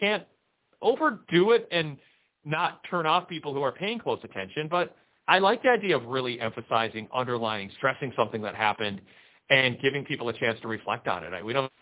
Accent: Jacksonville, Florida, United States; as it was in my hometown of Jacksonville, and I was curious as to if we would see Cody.

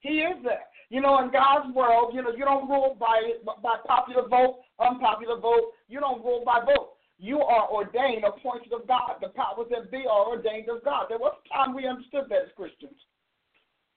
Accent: New Jersey, United States; I like New Jersey. That's my home state. Born and raised in the state of New Jersey, where wonderful things happen.

